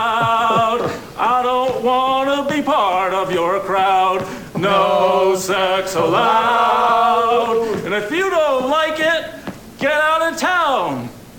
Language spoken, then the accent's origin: English; Atlantic City, New Jersey, United States; I'm from Atlantic City, New Jersey.